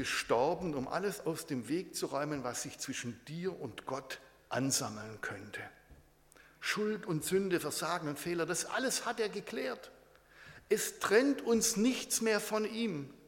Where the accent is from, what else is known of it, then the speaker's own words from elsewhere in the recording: Baden-Württemberg, Germany; Ich bin ja Schwabe und wir Schwaben würden so sagen